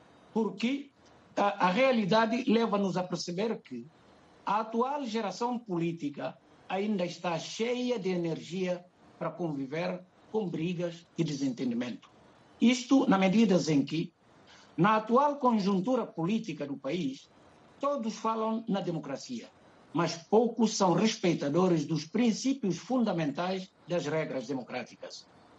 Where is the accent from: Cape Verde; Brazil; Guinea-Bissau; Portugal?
Guinea-Bissau; now in Manchester, United Kingdom; É verdade, eu sou guineense, vivo aqui na cidade de Manchester, mas vivo aqui fisicamente, mas psicologicamente, e todo o meu moral está na Guiné-Bissau. Aliás, vou lá também com muita frequência, porque sou guineense